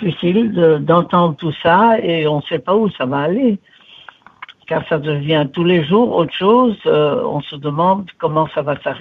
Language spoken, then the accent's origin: French; Belgium; Et on nous laisse pas vivre tranquillement, là où on est des Belges tout de même.